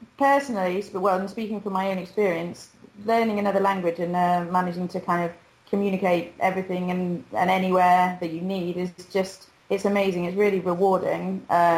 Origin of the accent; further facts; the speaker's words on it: England, United Kingdom; moved away as an adult; now in Spain; First of all, I live in Spain. I'm English, but I came across Spanish in Spain really from traveling in South America, which I did just after university.